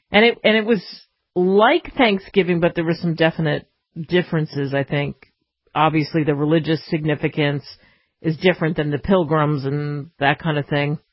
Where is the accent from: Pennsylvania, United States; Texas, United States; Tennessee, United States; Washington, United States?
Pennsylvania, United States; Philadelphia; I'm from Philadelphia, and I've moved all over and lived in this great country all over the place.